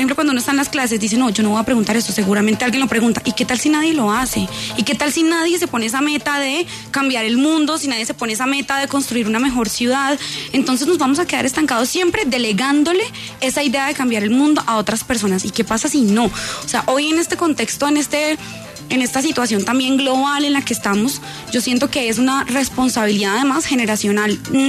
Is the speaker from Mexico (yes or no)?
no; Colombia; yo estoy segura de que somos la mayoría de Colombia.